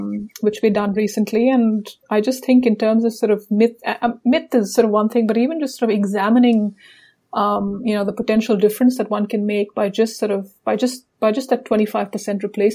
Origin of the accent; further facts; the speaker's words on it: Singapore; also born or lived in India; now in Australia; Well, actually, I was born in India, raised in Singapore, and now living in Australia.